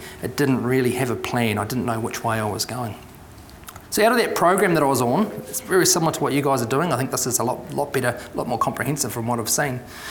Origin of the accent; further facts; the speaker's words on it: Te Awamutu, Waikato, New Zealand; as soon as I was old enough to leave my hometown of Tamaru, I said, bugger this, I'm out of here.